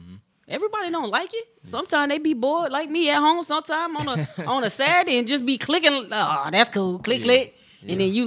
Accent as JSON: {"language": "English", "town": "McConnells", "region": "South Carolina", "country": "United States", "tie": "born or raised there", "said": "I'm originally from McConnell, South Carolina."}